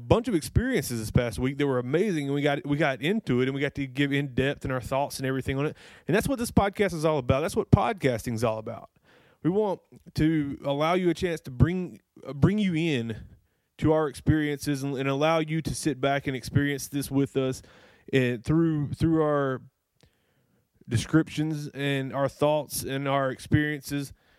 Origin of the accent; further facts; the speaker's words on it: Charlotte, North Carolina, United States; we are from the Charlotte, North Carolina suburbs area. So we're right around UNC Charlotte campus.